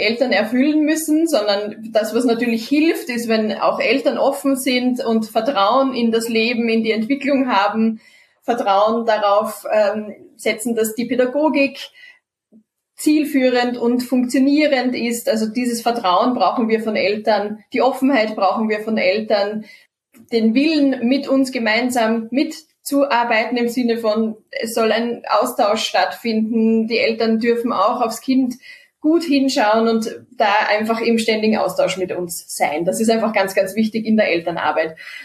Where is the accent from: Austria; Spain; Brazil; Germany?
Austria; bei uns in Österreich